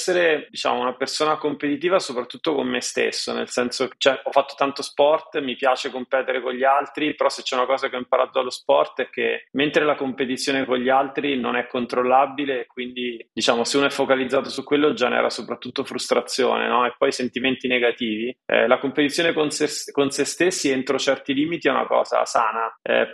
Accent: central Italy, Italy; il mondo in cui sono cresciuto io, se vuoi, come raccontavo prima, da una parte è stato un mondo, insomma, centro Italia, devo dire abbastanza un contesto intorno in cui si stava bene, abbastanza benestante, rassicurante.

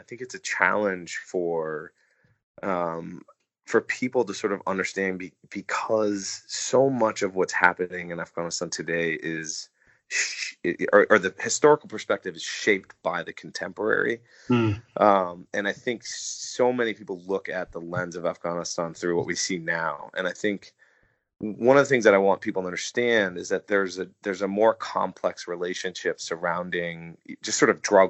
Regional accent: United States; And plus, as a foreigner and, as an American

